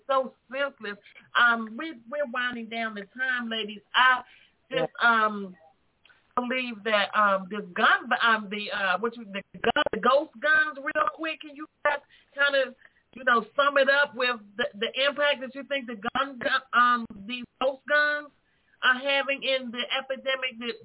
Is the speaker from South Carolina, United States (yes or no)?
yes; South Carolina, United States; I grew up in the 70s. And in D.C., born and raised in South Carolina